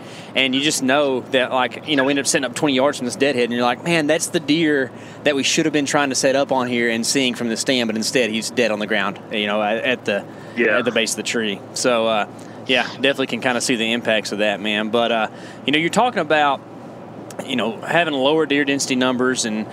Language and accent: English; Texas, United States; And we come from East Texas, where they just don't hardly do that at all.